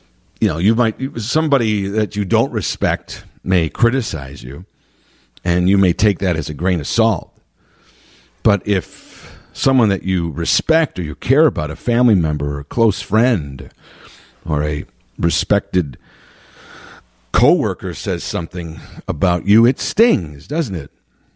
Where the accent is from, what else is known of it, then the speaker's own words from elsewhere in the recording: United States; it was very surreal to be in England as an American on 4th of July, enemy territory, right?